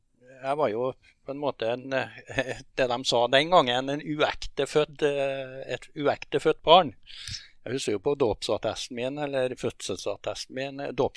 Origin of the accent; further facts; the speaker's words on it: Namsos, Trøndelag, Norway; Jeg ble født i 1956 i Namsos. Og du kan si det sånn at jeg vokste opp på Prærien. Det en plass som, i Namsos som heter Prærien.